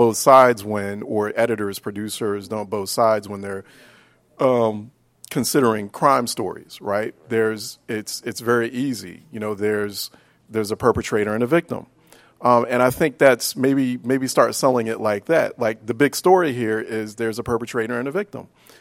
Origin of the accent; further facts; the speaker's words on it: Philadelphia, Pennsylvania, United States; Like, I grew up in North Philadelphia. I grew up in a place that, even still to this day, you know, it gets hotter in the summers.